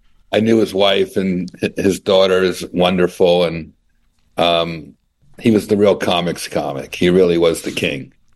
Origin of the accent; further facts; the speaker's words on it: Newark, New Jersey, United States; Well, I grew up in Newark, New Jersey.